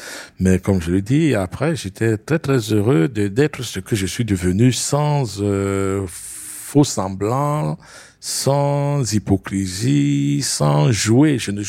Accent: France; je ne suis pas français seulement quand je mange le steak frites. Mais je suis français aussi

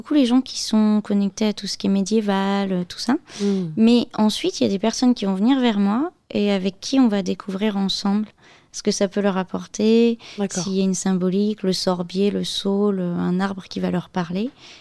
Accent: Auvergne-Rhône-Alpes, France; Mais en fait, je suis auvergnate, et donc l'Auvergne, c'est une terre celte

